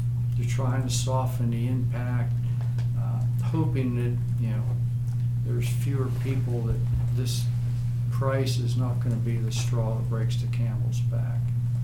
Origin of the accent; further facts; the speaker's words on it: Weirton, West Virginia, United States; The town that I was raised in, I'm from Weirton, West Virginia, part of the Rust Belt